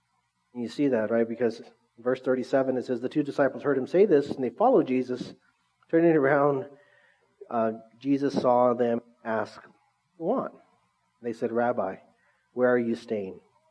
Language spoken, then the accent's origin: English; Orange Cove, California, United States; When I first met Stephanie, she found out that I was from Orange Cove.